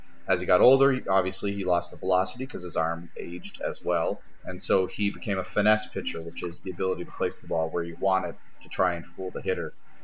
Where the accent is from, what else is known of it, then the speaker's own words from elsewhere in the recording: Maine, United States; because I'm from Maine and that's the Deep South.